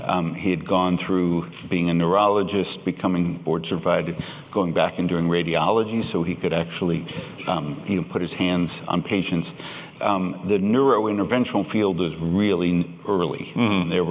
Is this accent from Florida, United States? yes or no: no; California, United States; I grew up in the Bay Area.